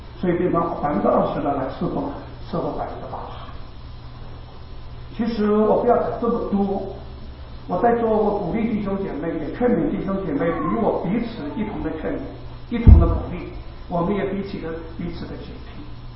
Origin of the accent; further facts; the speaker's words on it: China; 那亚洲我们今天中国人，我们中国是在亚洲是最具重要的